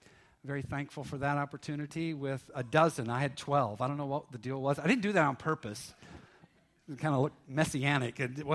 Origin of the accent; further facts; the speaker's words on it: Canova, United States; now in Fort Wayne, United States; I'm a senior pastor from Columbia City, Indiana. I live in Fort Wayne. I grew up on Pine Street, right here in Canova.